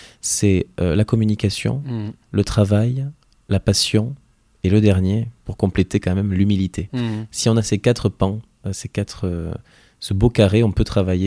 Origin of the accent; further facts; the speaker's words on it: Orist, Nouvelle-Aquitaine, France; born there; je vais jouer à la salle des fêtes d'Oriste, donc dans mon village natal